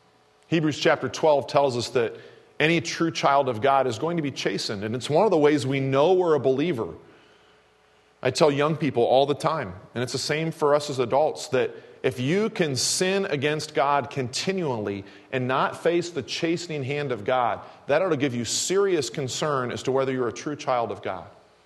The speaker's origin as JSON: {"language": "English", "town": "Kansas City", "region": "Missouri", "country": "United States", "tie": "born or raised there", "said": "I grew up in Kansas City, Missouri, you know, Kansas."}